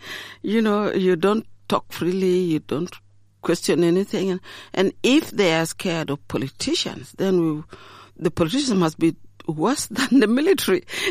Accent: Uganda; I was born and raised in Uganda.

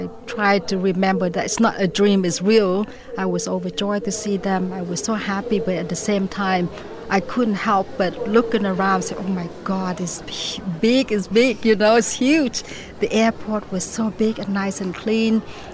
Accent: Vietnam; English is a second language; now in United States; I learned English a little bit here and there in Vietnam and in the camp, but the extent of my vocabularies would be pencil, book, table, chair, apple, banana.

